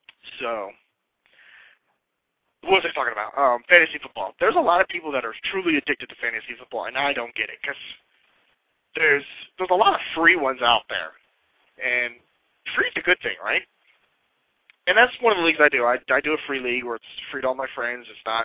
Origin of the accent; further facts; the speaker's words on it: East Coast, United States; since I'm from the East Coast, it's a way to keep in touch with all of my friends who are football fans out there.